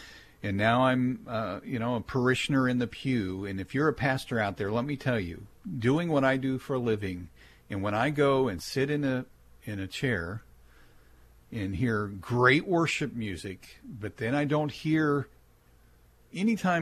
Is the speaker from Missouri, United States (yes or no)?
yes; Kansas City, Missouri, United States; I grew up in Kansas City, went to a high school in the center of town, an urban school, and we figured it out.